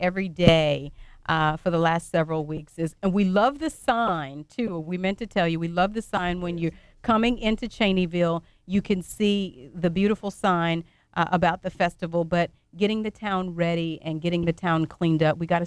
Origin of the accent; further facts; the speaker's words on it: Bunkie, Louisiana, United States; people who know us know that we're from Bunkie